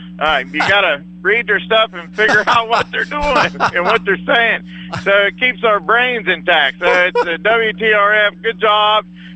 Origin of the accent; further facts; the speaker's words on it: West Virginia, United States; I was so proud because I'm from West Virginia